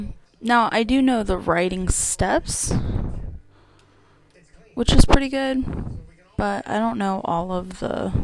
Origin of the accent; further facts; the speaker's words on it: Winchester, Virginia, United States; So, I'm actually from Virginia. Like, I'm from Winchester.